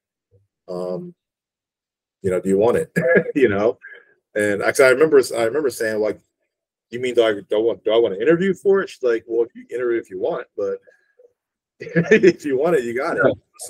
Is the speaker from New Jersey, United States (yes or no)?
yes; New Jersey, United States; I interned at Rutgers, actually, because I'm from New Jersey.